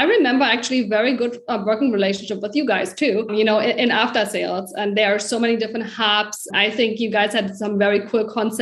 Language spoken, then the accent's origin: English; Germany; English is a second language; now in United States; as you may can hear my accent, I was born and raised in Germany. That's also where I studied packaging engineering in Berlin. And then I came to Clemson to do my master's degree also in packaging science.